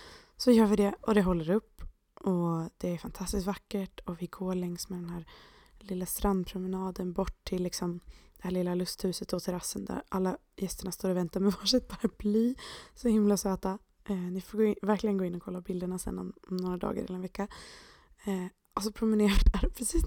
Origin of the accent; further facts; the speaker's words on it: Borås, Västra Götaland County, Sweden; där jag växte upp i Borås, där kallades staden för Sveriges regnigaste stad.